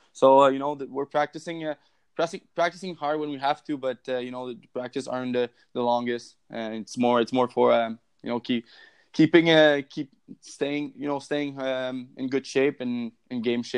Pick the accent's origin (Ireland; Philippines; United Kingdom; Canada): Canada; accent: French Canadian; English is a second language; Yeah, I am. I am. And that's where my accent comes from.